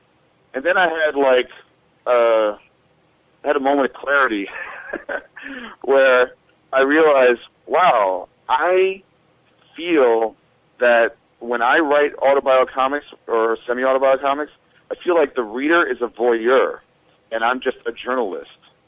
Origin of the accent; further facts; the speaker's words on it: Manhattan, New York, United States; I moved from Manhattan to Brooklyn. And as a Manhattanite, you know, we have a certain swagger and attitude about what we think we know.